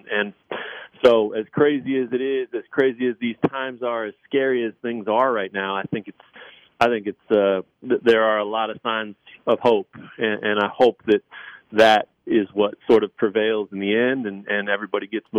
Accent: Lawrence, Kansas, United States; I was incredibly proud of my hometown and the way the protests went down here in Lawrence, Kansas

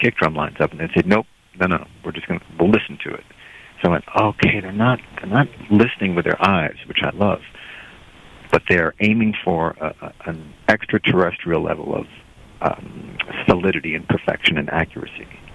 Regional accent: New York, United States; I was growing up in New York, where music was just everywhere.

